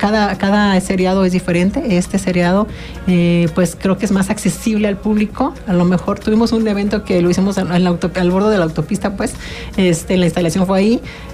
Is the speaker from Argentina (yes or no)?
no; Cuernavaca, Morelos, Mexico; Somos aquí morelenses, yo soy de Cuernavaca, Morelos, yo aquí nací